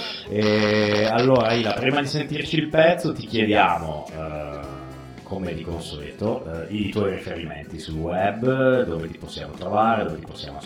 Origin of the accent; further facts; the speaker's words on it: Turin, Piedmont, Italy; sono di Torino anch'io